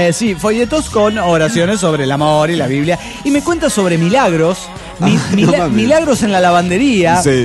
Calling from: Guadalajara, Jalisco, Mexico; de Guadalajara, Jalisco, México.

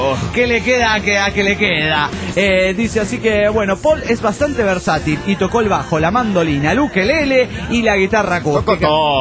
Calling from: New York City, New York, United States; de New York City.

